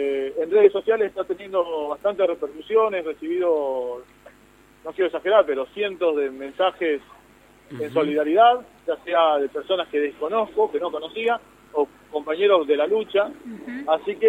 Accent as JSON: {"language": "Spanish", "town": "Santa Lucía", "region": "San Juan", "country": "Argentina", "moved": "yes", "lives_now": "Trelew, Argentina", "said": "yo soy de Santa Lucía, radicado acá en Trelew."}